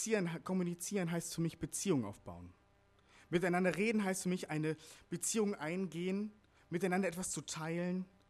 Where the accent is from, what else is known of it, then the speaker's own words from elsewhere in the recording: Meckenheim, North Rhine-Westphalia, Germany; Ich komme aus Meckenheim. Ich bin 28 Jahre alt